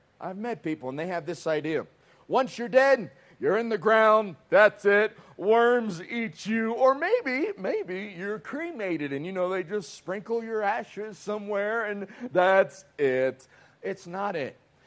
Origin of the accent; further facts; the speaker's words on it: North Carolina, United States; also born or lived in Newport News, United States; I'm from North Carolina. I spent a long time in Newport News, Yorktown area of Virginia.